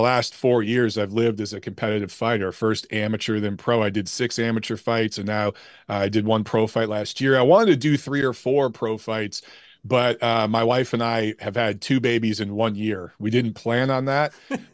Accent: Detroit, Michigan, United States; I mean, I grew up in Detroit and in child of the 80s.

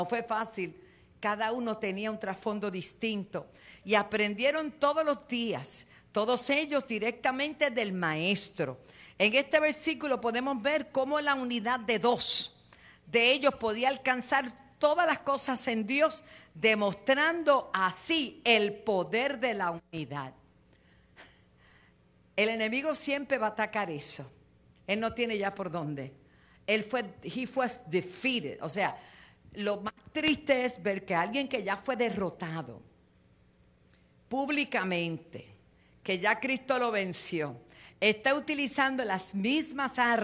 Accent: Puerto Rico; yo vivo en una ciudad, yo soy de La Loza

